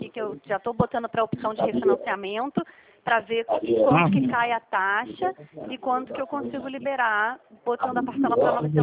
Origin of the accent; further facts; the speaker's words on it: Rio de Janeiro, Brazil; eu sou aqui do Rio de Janeiro.